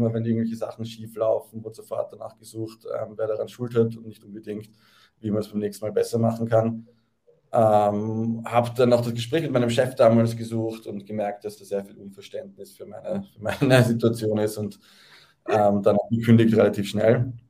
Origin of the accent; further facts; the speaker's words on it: Vienna, Austria; Also ich habe in Wien studiert, also ich komme auch ursprünglich aus Wien, habe dann sehr lange auch überlegt, ins Ausland zu gehen fürs Studium, habe mich aber dann doch dazu entschlossen, in Wien zu bleiben